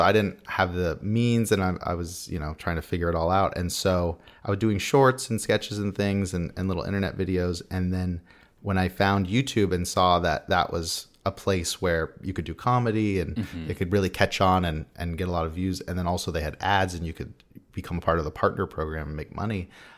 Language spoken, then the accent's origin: English; San Diego, California, United States; I'm from San Diego.